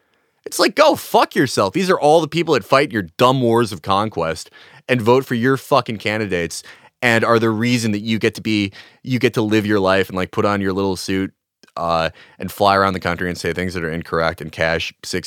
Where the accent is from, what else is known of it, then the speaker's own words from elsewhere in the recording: Midwest, United States; I lived in Minnesota for 3 years. I grew up in the Midwest in general.